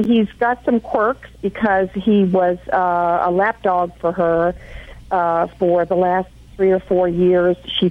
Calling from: Dana Point, California, United States; I'm calling from Dana Point, California.

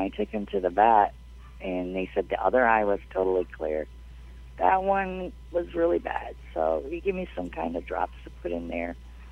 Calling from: Bayport, Michigan, United States; Bayport, Michigan.

